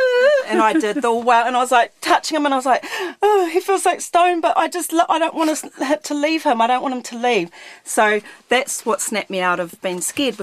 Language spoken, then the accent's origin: English; Christchurch, Canterbury, New Zealand; I'm from Christchurch. They have closed coffins down, you know, Pākehā funerals.